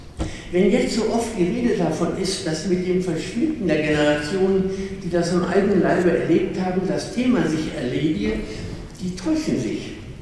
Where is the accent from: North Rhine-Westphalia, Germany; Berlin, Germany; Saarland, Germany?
Berlin, Germany; also born or lived in Dresden; Ich bin in Dresden geboren, Berlin aufgewachsen.